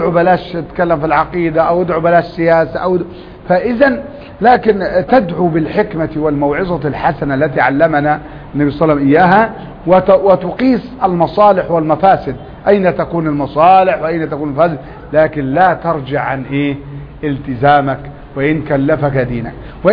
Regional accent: Upper Egypt, Egypt; وكان الالتزام عندنا في الصعيد معناه واحد من اثنين لا ثالث له

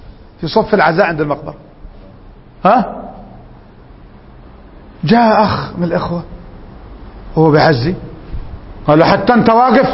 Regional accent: Upper Egypt, Egypt; عندنا احنا من الصعيد، انا مثلا من الصعيد وموجود هنا،

